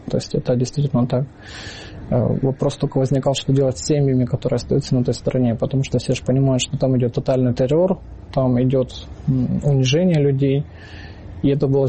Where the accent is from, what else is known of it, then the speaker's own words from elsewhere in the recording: Khartsyzk, Donetsk Oblast, Ukraine; Я сам родом из Харциска, Донецкой области, в 2014 году.